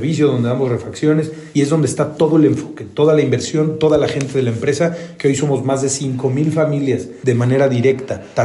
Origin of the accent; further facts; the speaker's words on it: Mexico; desde siempre somos mexicanos, nacimos en México y todo lo que hacemos es para México